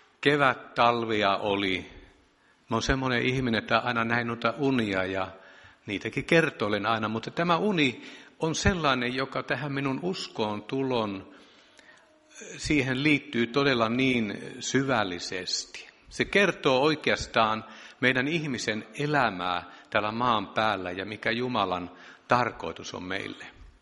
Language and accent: Finnish; Tornio, Lapland, Finland; also born or lived in Salla; Olen Torniosta ja syntyisin Sallan Karhujärveltä Maaninka Kaarlon naapurikylästä.